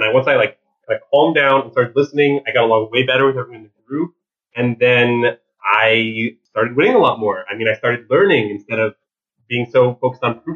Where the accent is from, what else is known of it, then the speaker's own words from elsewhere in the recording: Ann Arbor, Michigan, United States; So I'm from Ann Arbor, Michigan. That's where I like grew up, and that's where I live now. But I went to college in Minnesota